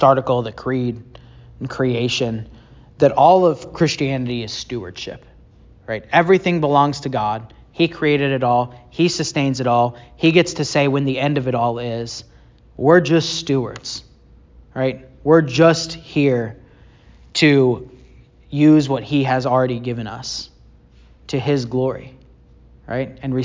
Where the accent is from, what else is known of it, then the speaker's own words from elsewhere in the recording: Bible Belt, United States; even growing up in the Bible Belt, Wednesday nights, right?